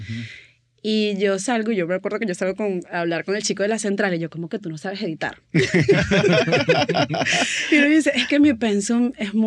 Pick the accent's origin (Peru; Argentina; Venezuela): Venezuela; Maracay, Aragua; yo vengo de Maracay, y así había otros más de la Católica, y yo era la única de Maracay.